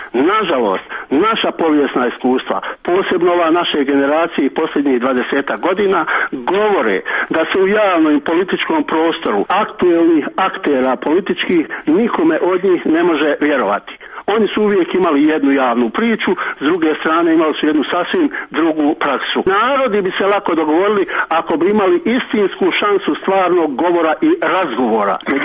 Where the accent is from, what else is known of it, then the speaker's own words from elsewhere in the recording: Bosnia & Herzegovina; ja ne pripadam nikome, čak što više ne pripadam BH strojstvu, ja sam Bosanac, koga pogrdnu u ovoj zemlji zovu ostali na popisu stanovništva.